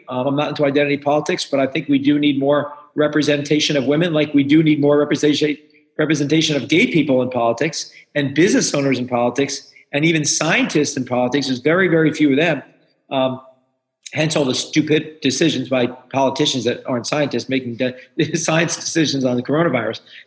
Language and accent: English; Ireland; I'm Irish, so we have bars at our houses.